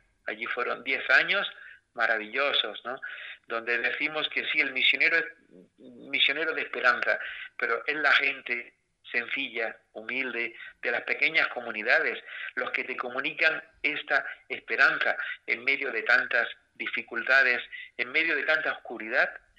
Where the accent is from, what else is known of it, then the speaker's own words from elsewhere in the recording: Salobreña, Andalusia, Spain; yo soy el único español, ¿no? El único, y para más seña, de Granada, de aquí, de natural de Salobreña, ¿no? Aunque he estado muchos años fuera de la tierra, del país